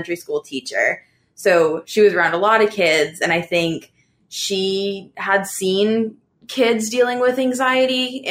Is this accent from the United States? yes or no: yes; New England, United States; now in Washington, United States; But beyond that, I grew up in New England. I now live in DC.